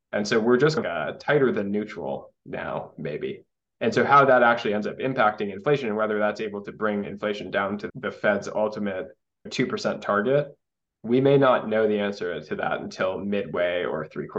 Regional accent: California, United States; And unfortunately, as a Californian, like I feel like California and the startup economy are two of the areas where credit will actually end up tightening most severely.

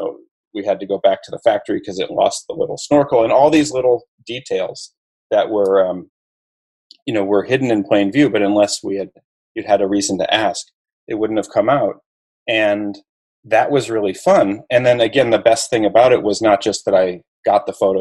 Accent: Minnesota, United States; moved away as an adult; the crux of it is that I grew up in Minnesota and have most since college lived somewhere else. So I go back to visit my family

